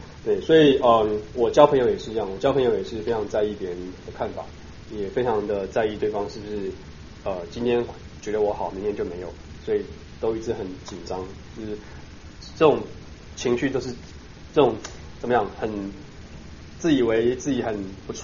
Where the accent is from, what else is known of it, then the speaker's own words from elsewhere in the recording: Taipei, Taiwan; 我信主以前就我是在台北市长大的那个小孩，所以很 typical， 就是家里是小康的家境，